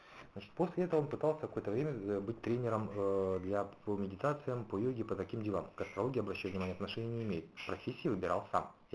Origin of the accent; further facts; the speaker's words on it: Lysychansk, Luhansk Oblast, Ukraine; это мой родной город Лисичанск на Донбассе, город небольшой, где-то 150-200 тысяч населения, районный центр.